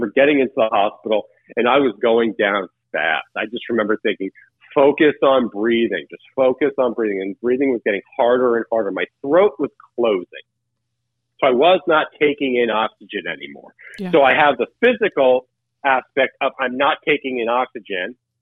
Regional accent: New York, United States; also born or lived in Los Angeles; I was new to this city. I'm originally from New York. I was living in Los Angeles at the time. So I'm new. I just got to LA a few months prior.

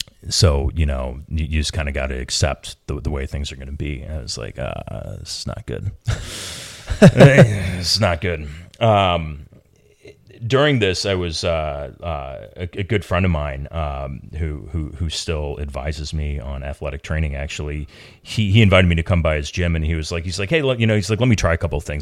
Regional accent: United States; I'm going to do everything all at once because I'm American.

